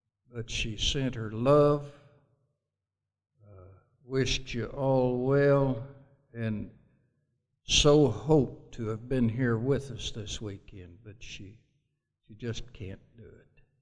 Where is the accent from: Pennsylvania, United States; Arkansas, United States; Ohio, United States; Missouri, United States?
Missouri, United States; I was born and raised in the Boot Hill, Missouri. Coming out of the Depression and going into World War II then.